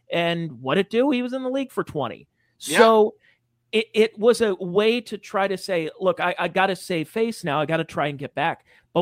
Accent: Ohio, United States; we're from the Northeast Ohio area

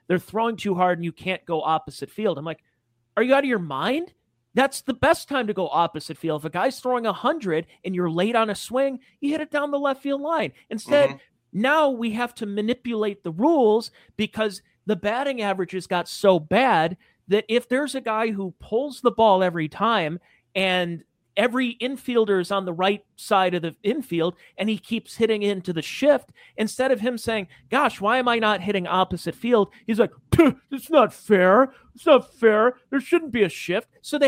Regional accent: Ohio, United States; we're from the Northeast Ohio area

